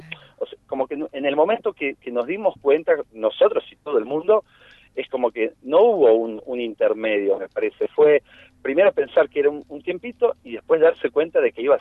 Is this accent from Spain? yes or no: no; Mar del Plata, Buenos Aires Province, Argentina; Mira, yo soy de Mar del Plata